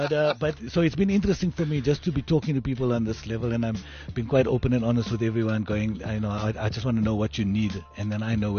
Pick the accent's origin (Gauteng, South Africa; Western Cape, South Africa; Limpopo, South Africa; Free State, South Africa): Limpopo, South Africa; Polokwane; growing up in Polokwane, in the school that I was in, it was exactly what you